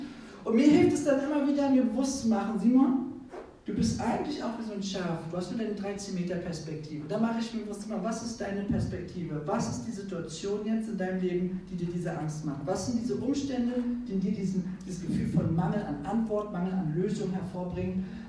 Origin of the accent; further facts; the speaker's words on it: Brandenburg, Germany; ich kenne mich da nicht so aus in den Bergen, weil ich bin hier in Brandenburg groß geworden, hier ist alles flach.